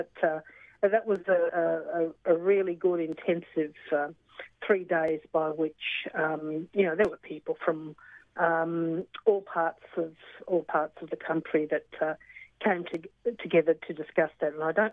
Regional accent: Queensland, Australia; as a Queenslander

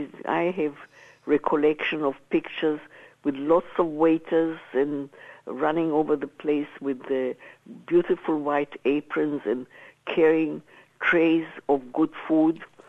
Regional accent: Palestine; also born or lived in Berlin, Germany; And soon after my birth, a year after or so, I was back in Palestine with my family.

